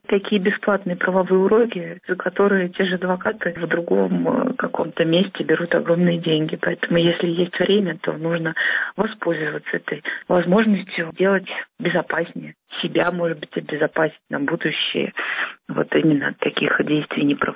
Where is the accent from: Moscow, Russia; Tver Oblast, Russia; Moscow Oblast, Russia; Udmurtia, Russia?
Udmurtia, Russia; Izhevsk; born there